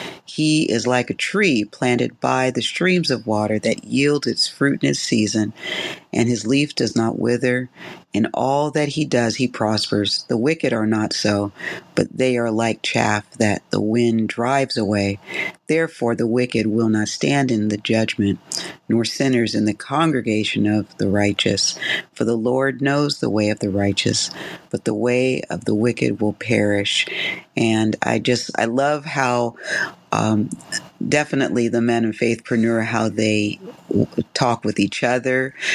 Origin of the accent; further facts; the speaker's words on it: Lakewood, Washington, United States; Anyway, I'm hailing from Lakewood, Washington.